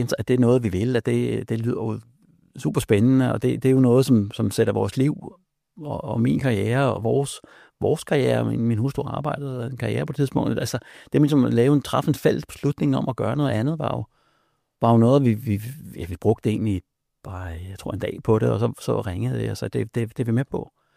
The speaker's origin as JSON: {"language": "Danish", "town": "Milbølges Leje", "region": "North Denmark Region", "country": "Denmark", "tie": "born or raised there", "said": "Den måde, jeg er vokset op i Milbølges Leje, en lidt mindre landsby op nordpå"}